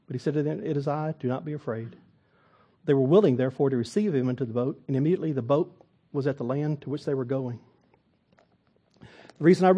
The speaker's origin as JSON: {"language": "English", "region": "Texas", "country": "United States", "said": "I'm from Texas. I've never seen more this much snow in my life."}